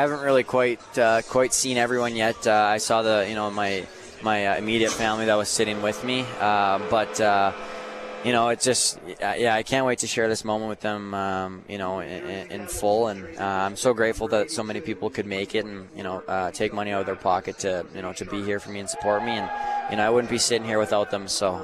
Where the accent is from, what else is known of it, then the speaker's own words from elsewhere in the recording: Calgary, Alberta, Canada; obviously growing up in Calgary